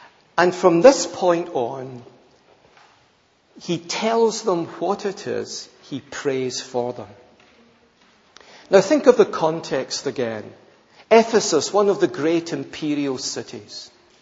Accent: England, United Kingdom; I'm English.

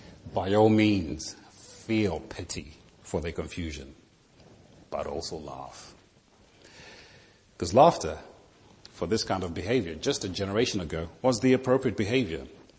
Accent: Zimbabwe; also born or lived in Zambia; I was born in the Commonwealth of the Kingdom in Zambia, reared in Zimbabwe, and I'm very thankful for

